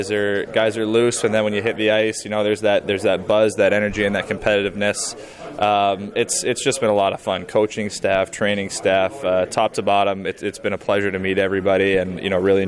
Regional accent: British Columbia, Canada; My hometown is just outside of Vancouver

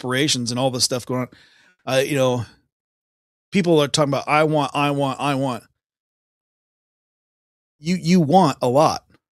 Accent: United States; I'm American, but still, you know, even then you may, you know, maybe you think I'm from Ireland

